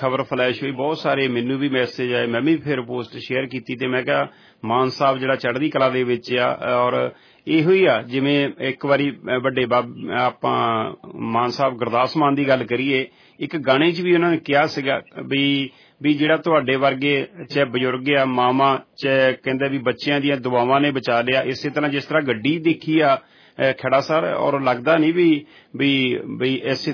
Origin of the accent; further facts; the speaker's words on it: Kapurthala, Punjab, India; ਸ਼ੁਰੂ ਤੋਂ ਅਸੀਂ ਪੰਜਾਬ ਦੀ ਧਰਤੀ ਕਪੂਰਥਲੇ ਤੋਂ